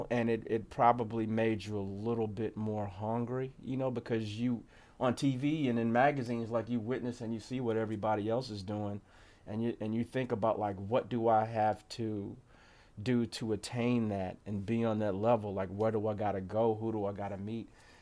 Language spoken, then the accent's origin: English; St. Louis, Missouri, United States; So as a kid growing up in St. Louis, you know, I wasn't always involved in arts, and I was involved in sports.